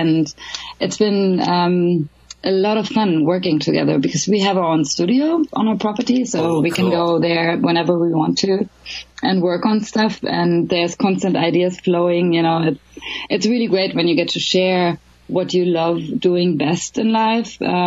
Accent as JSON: {"language": "English", "region": "Berlin", "country": "Germany", "tie": "born or raised there", "also_born_or_lived": "Los Angeles / London", "lives_now": "Sweden", "said": "I'm a big city girl. You know, I was born and raised in Berlin, and I lived in LA for 3 years, and I lived a little bit in London and so on."}